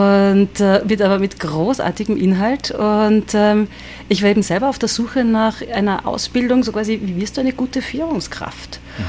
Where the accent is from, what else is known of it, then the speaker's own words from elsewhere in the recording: Salzburg, Austria; Und habe wirklich in Salzburg damals, bin ja Salzburgerin, einen Gospelchor gegründet.